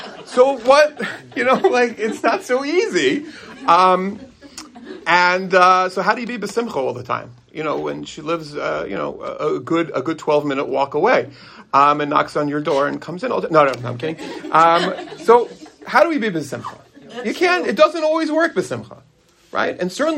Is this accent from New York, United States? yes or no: yes; Five Towns, New York, United States; I remember growing up in the Five Towns, Ir HaKodesh.